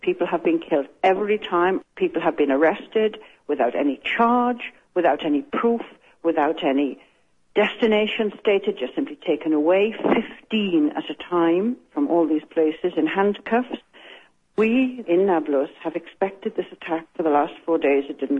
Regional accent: Wales, United Kingdom; I'm from Wales. I'm a 65-year-old grandmother. I'm here in Nablus, which is in the north of Palestine

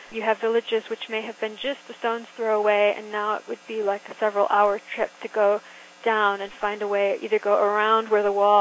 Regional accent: South Africa; I grew up in South Africa, and I really, you know, I was raised during a time when I was a teenager

